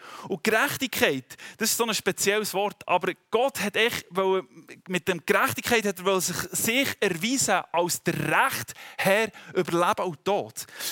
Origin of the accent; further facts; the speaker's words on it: Switzerland; Auch für uns als Schweizer geht es auch um unsere Bedürfnisse.